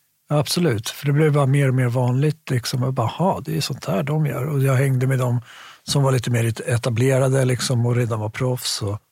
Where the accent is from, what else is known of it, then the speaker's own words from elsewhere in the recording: Stockholm, Stockholm County, Sweden; Men nej, vi bodde där vid Vasaparken. Eller Birkastan till och med. Nära Karlberg. Och ja, inga konstigheter. Jättefin uppväxt. Sprang omkring där.